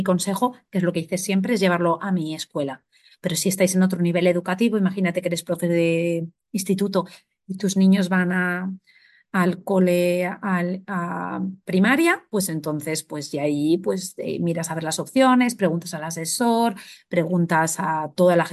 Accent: Spain; Como ya somos de España y hemos estado en España, pues ahora venimos pues para como meternos a lo bestia en otra cultura diferente

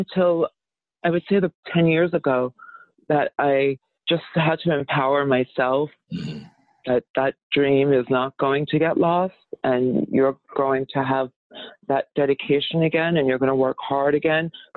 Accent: Brooklyn, New York, United States; born there; Bensonhurst, Brooklyn, which is a very, not a rough neighborhood in the sense of crime and stuff, but it was a very Italian immigrants.

